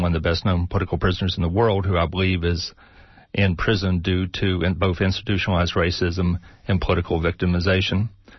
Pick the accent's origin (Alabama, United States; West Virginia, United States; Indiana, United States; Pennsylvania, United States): West Virginia, United States; Charleston; I subsequently was involved in a struggle in the African American community of my hometown against a freeway that would devastate and did devastate a good section of the historic black section of Charleston, West Virginia.